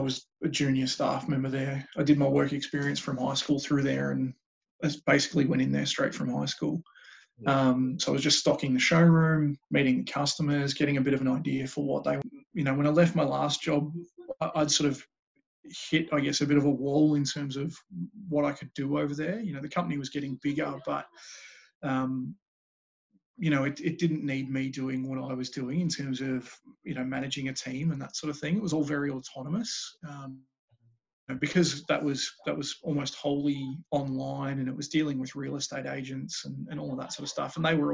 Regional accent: Cranbourne, Victoria, Australia; also born or lived in Swan Hill; But country kid, I was born up in Swan Hill, up on the Murray River. Got a small family, mum, dad, my sister. Lived there for a few years. Moved down to Cranbourne when I was six. So I've been here basically my whole life.

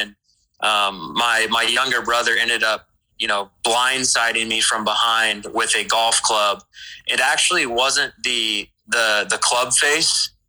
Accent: Kansas City, Missouri, United States; In terms of the barbecue, that's a sensitive subject for me, 'cause I'm coming from Kansas City

